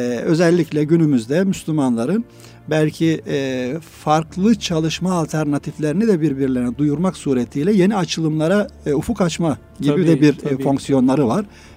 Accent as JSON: {"language": "Turkish", "town": "Biga", "region": "Çanakkale", "country": "Turkey", "tie": "born or raised there", "said": "Biga, Çanakkale Biga doğumluyum. İlkokul ve liseyi köyümde ve liseyi Biga'da okuduktan sonra"}